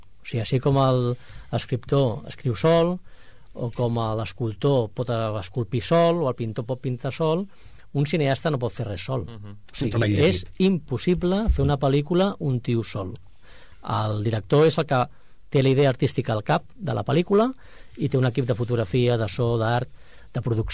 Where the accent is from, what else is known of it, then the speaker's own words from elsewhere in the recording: El Prat de Llobregat, Catalonia, Spain; va rodar al Prat perquè era el meu poble